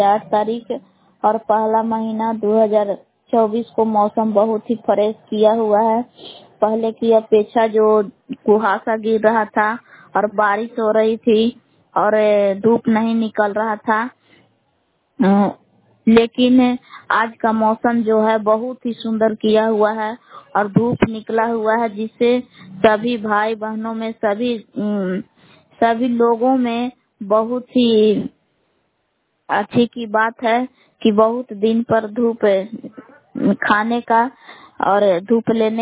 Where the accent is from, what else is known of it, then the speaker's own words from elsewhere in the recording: Belan, Bihar, India; ग्राम बेलान जिला कैमूर व वहाँ की निवासी हूँ।